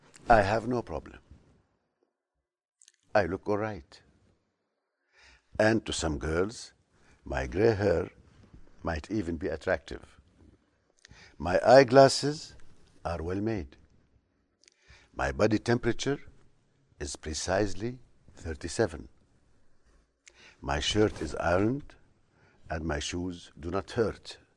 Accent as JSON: {"language": "English", "town": "Ramallah", "region": "West Bank", "country": "Palestine", "tie": "born or raised there", "also_born_or_lived": "Cairo", "moved": "as an adult", "said": "I was born in Ramallah. I lived there, I studied there, and then I had to go to a university."}